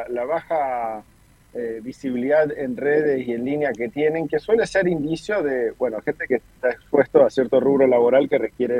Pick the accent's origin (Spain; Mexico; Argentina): Argentina